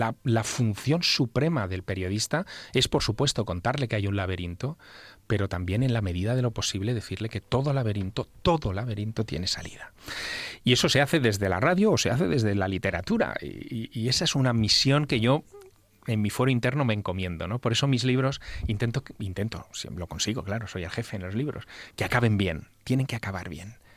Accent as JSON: {"language": "Spanish", "town": "Teruel", "region": "Aragon", "country": "Spain", "tie": "born or raised there", "said": "Yo vivía entonces en Teruel. Claro, Teruel es una ciudad, es mi ciudad natal, una ciudad muy pequeña, de 30.000 habitantes, donde un niño inquieto puede, en fin, puede moverse por todas partes"}